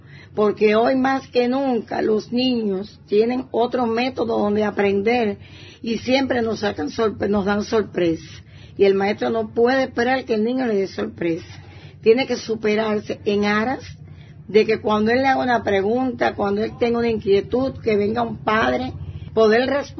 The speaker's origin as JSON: {"language": "Spanish", "town": "San Luis", "region": "Santiago de Cuba", "country": "Cuba", "tie": "born or raised there", "said": "nací aquí en Santiago de Cuba, pero soy natural de San Luis."}